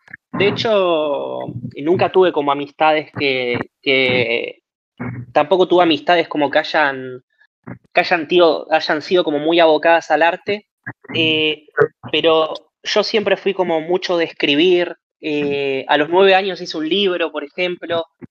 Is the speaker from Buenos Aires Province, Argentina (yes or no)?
yes; Merlo, Buenos Aires Province, Argentina; Yo soy de la ciudad de Merlo. Es una ciudad dentro de la provincia de Buenos Aires, digamos, es como de sur, ¿no? Pero nada, es un partido muy grande. Y no, acá simplemente sí, toda la vida viví en Merlo.